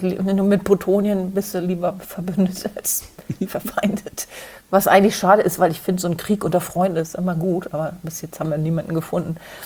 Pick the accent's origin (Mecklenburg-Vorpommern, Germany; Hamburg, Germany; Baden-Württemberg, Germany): Hamburg, Germany; accent: Hamburg; Ich zum Beispiel benutze den auch, um meinen Hamburger Dialekt zu überdecken.